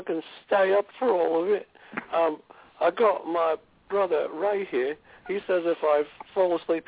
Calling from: London, United Kingdom; I'm calling from London. Yeah, I'm excited about tonight's show.

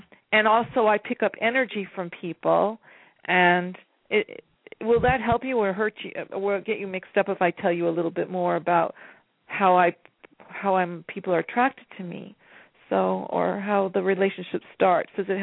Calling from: California, United States; California.

